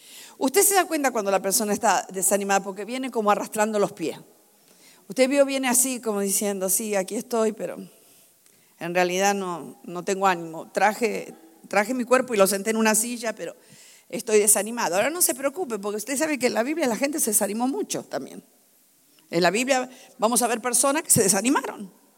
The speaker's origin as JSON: {"language": "Spanish", "country": "Argentina", "said": "Entonces, en mi país la gente se suicida tirándose en las vías del tren. En Argentina la gente hace eso, ¿no?"}